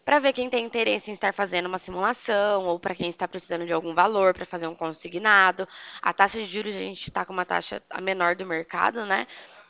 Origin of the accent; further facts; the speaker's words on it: Pirassununga, São Paulo, Brazil; eu sou de Pirassununga.